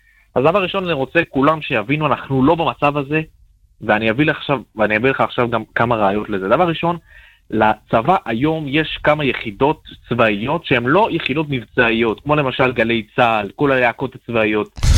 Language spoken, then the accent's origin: Hebrew; Jerusalem, Jerusalem District, Israel; אני מירושלים, אבל עדיין לא סיימתי.